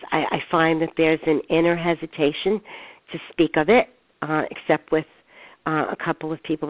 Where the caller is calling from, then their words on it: New York, United States; Hi, Claire. I'm calling from New York.